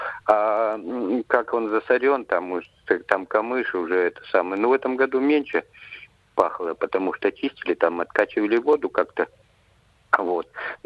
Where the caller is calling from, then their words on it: Nytva, Perm Krai, Russia; Ну, я из Нытвы.